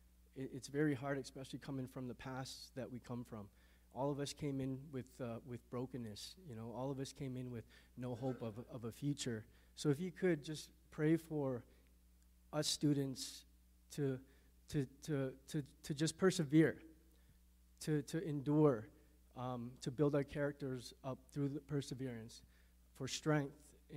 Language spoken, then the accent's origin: English; Hamilton, Ontario, Canada; Well, I grew up around, I'm from Ontario, Hamilton, Ontario, Steel City, and I grew up in the East End, surrounded by Hamilton housing projects